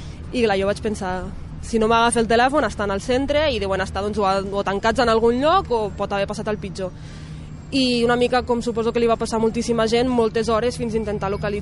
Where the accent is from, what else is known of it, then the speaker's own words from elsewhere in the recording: Catalonia, Spain; Soc de molts llocs alhora, o sigui, jo soc catalana, però també em sento marroquina, o sigui, les meves identitats són... La meva identitat està formada per molts factors. Uns són els orígens